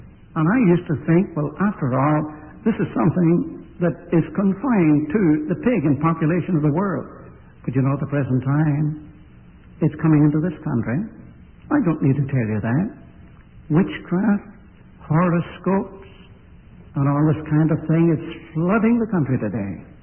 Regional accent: Ireland; I, being an Irishman, I have a fiery temper.

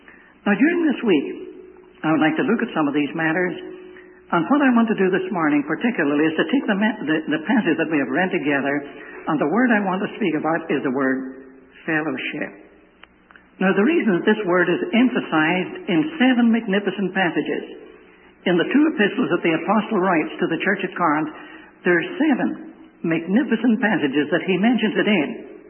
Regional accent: Ireland; Well, I must confess that I'm an Irishman.

